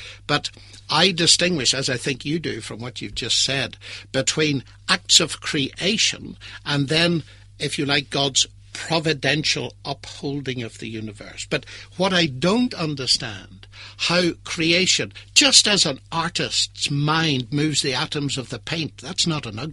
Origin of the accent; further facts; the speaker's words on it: Ireland; Perhaps it's because I'm Irish